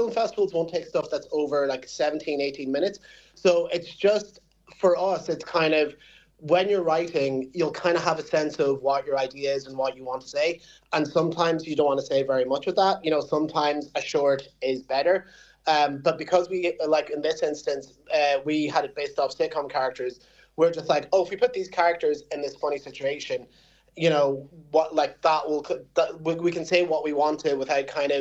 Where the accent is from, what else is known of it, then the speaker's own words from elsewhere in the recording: Magheraroarty, County Donegal, Ireland; I'm from Maharorty and my mum's a Banantee